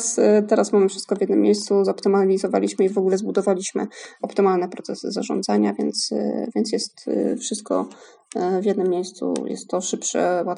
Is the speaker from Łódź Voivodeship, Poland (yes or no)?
yes; Łódź, Łódź Voivodeship, Poland; Wszyscy jesteśmy z Łodzi, więc to jest jakiś tam naturalny wybór, że tutaj działamy, pracujemy, wysyłamy też stąd.